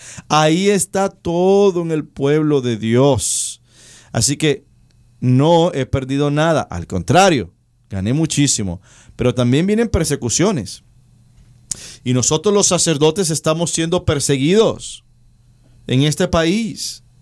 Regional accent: Puerto Rico; also born or lived in New York; Yo nací en Nueva York, pero yo me crié en Puerto Rico. Y mucha de mi familia está en Puerto Rico.

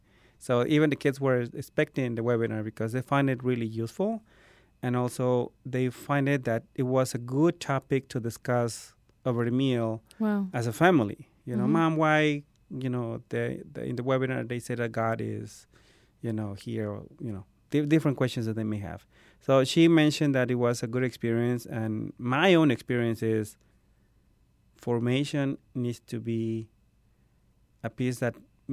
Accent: Peru; I'm from Peru, and my formation is with the Salesians in a religious order, in a youth group.

